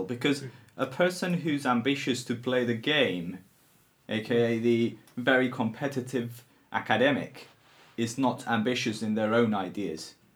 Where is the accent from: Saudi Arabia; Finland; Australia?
Finland; So let's take me. I'm from Finland. There's around 5 million people.